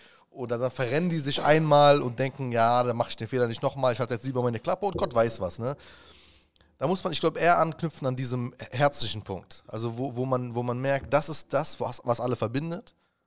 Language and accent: German; Berlin, Germany; ich komme aus Gegenden in Berlin oder ich bin noch jeden Tag da, die nennt man in unseren Medien No-Go-Areas, Neukölln, Sonnenallee.